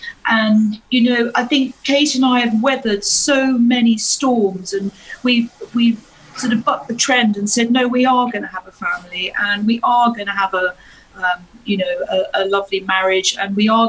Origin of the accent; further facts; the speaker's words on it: London, United Kingdom; So, no, I'm a Londoner. I love it here. This is my world.